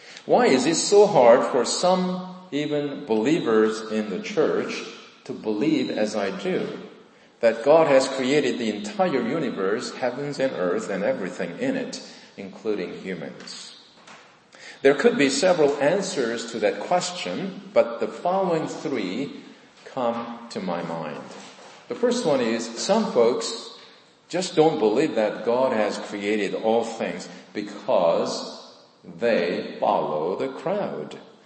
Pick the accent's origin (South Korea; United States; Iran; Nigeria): South Korea; I was born and raised in South Korea.